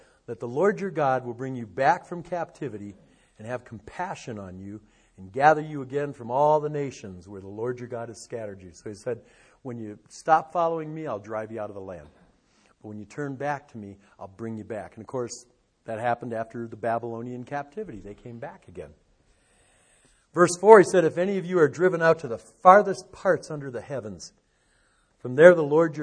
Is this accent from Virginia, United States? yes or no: no; Detroit, Michigan, United States; I come from Detroit where, you know, dark doesn't ever happen.